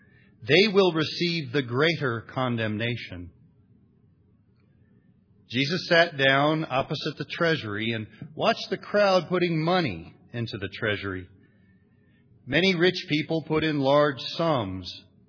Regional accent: Ohio, United States; When I was a little guy growing up in Central Ohio, every Sunday morning my mom would cart me and my two sisters, and we'd go to St. Agnes Roman Catholic Church

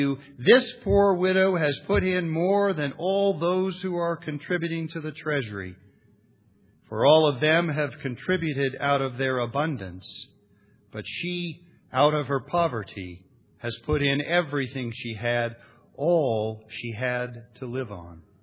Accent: Ohio, United States; When I was a little guy growing up in Central Ohio, every Sunday morning my mom would cart me and my two sisters, and we'd go to St. Agnes Roman Catholic Church

